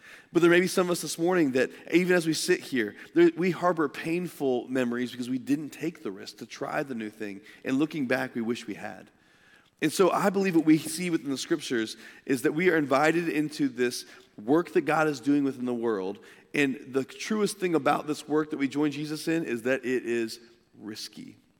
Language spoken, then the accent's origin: English; Indiana, United States; And so I went back to my hometown in Indiana